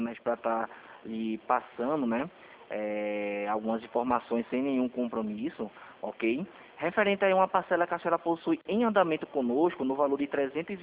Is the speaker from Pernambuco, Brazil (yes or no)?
yes; Recife, Pernambuco, Brazil; eu sou daqui de Recife.